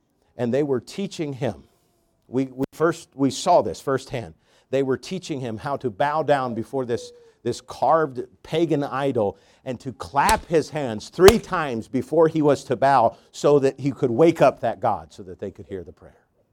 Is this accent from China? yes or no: yes; China; I can think of growing up in China, there was many people believed, sometimes superficially, but many believed in Buddhism.